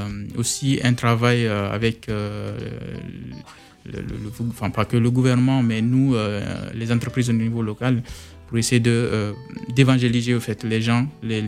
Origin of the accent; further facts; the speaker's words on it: Guinea; cette envie de créer quelque chose dans mon pays d'origine pour essayer de pallier à pas mal de problématiques qui sont liées à des coûts de produits qui sont assez chers en Guinée.